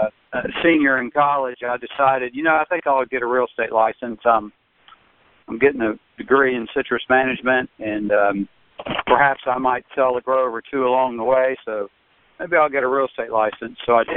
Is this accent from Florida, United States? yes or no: yes; Florida, United States; Well, I grew up in Central Florida and worked in the orange groves and went to the University of Florida